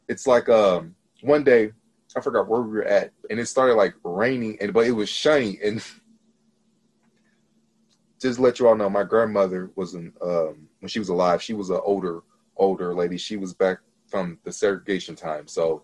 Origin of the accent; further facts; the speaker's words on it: Missouri, United States; I actually used to live in Missouri. I'm actually a Missourian. I am originally from Missouri.